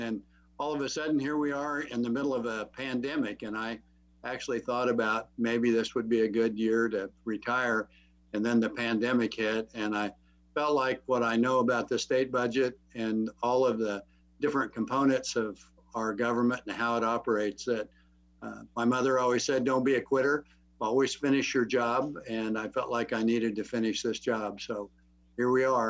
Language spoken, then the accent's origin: English; Kansas, United States; now in Manhattan, United States; Well, I grew up in Western Kansas, and I've been in Manhattan over 50 years, came to K-State.